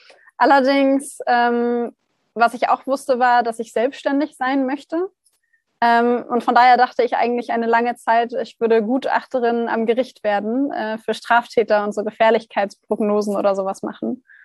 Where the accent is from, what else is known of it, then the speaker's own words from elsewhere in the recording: Hanover, Lower Saxony, Germany; moved away as an adult; now in Heidelberg, Germany; 27, Gründerin von Living Brain. Ich komme ursprünglich aus Hannover. Meine Firma habe ich dann in Heidelberg gegründet, weil ich auch hier studiert habe. Denn ich bin von Hannover nach Heidelberg gezogen, um hier Psychologie zu studieren